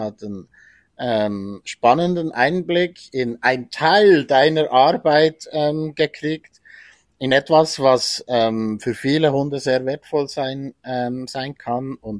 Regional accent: Switzerland; Wir bei uns in der Schweiz

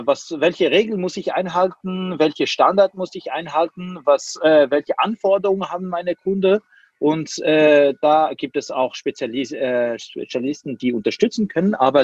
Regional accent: Switzerland; als Schweizer

